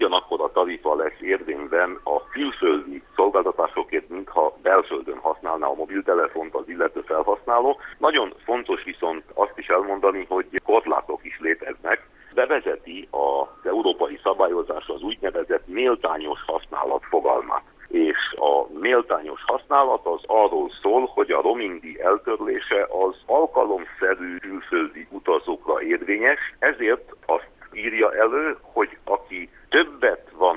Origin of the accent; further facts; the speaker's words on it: Transylvania, Romania; én időben lehet, hogy többet töltök otthon, vagy valamennyivel többet töltök otthon Erdélyben, mint Brüsszelben és Strasbourgban